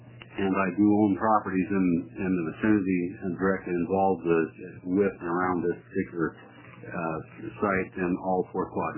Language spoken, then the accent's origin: English; Ontario, Oregon, United States; I'm from Ontario, Oregon.